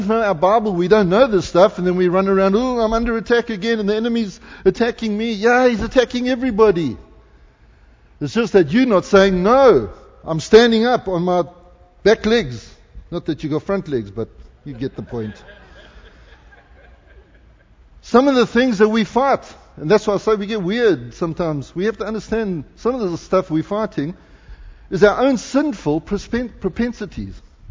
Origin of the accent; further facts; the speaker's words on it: South Africa; now in Canada; I'm a Christian first. Then I'm a South African. I'm a child of God first. Then I'm a South African, and right now I'm becoming a Canadian.